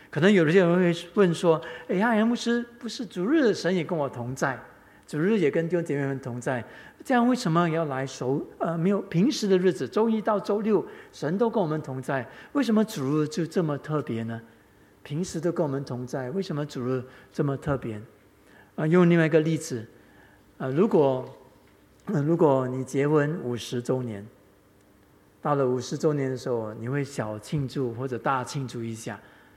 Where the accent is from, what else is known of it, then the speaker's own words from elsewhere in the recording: Singapore; 我是本地人